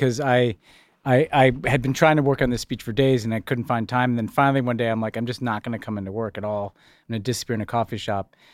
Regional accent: New York City, New York, United States; It was very easy to drink underage growing up in New York City.

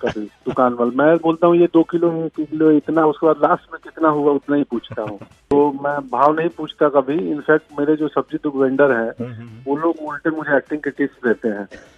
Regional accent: North India, India; उनको भी ये कंसर्न होती थी कि हम नॉर्थ इंडियन आदमी है

